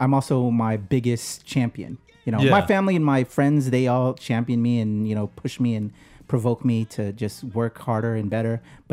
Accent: Philippines; I'm Filipino, man.

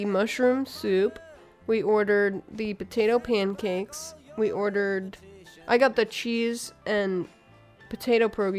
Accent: United States; No, but I'm American. Yeah, that's true. Okay, I'm straight up American.

